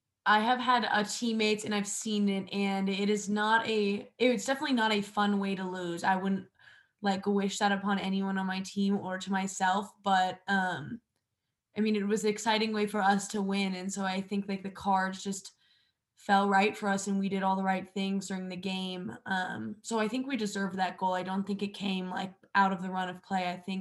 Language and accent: English; Aspen, Colorado, United States; born there; So I started ski racing because I was born in Aspen.